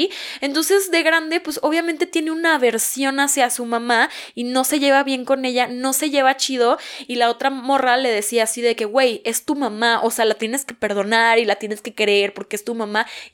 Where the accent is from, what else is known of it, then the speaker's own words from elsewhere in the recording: Mexico; nuestra cultura como mexicanos es súper familiar.